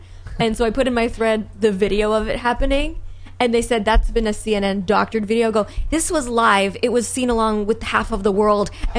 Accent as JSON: {"language": "English", "town": "Toronto", "region": "Ontario", "country": "Canada", "tie": "born or raised there", "said": "I grew up in Toronto. The closest thing was my grandfather was a cantor."}